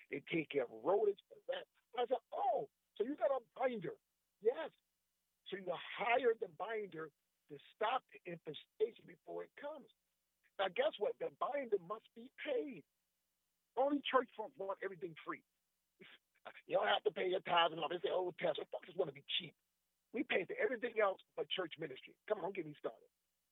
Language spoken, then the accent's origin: English; Paterson, New Jersey, United States; When I was growing up in Patterson, back in the day, I used to go to certain people's houses